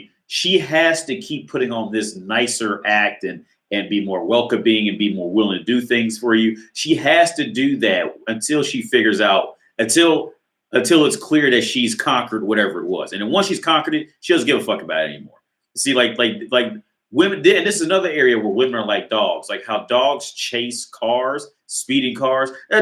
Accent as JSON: {"language": "English", "country": "United States", "lives_now": "Czech Republic", "said": "it could just simply be because I'm from America and I'm in Czech Republic."}